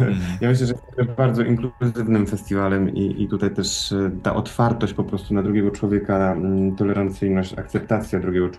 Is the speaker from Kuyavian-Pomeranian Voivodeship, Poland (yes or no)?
no; Silesian Voivodeship, Poland; no to jest też coś, co jest u nas na Śląsku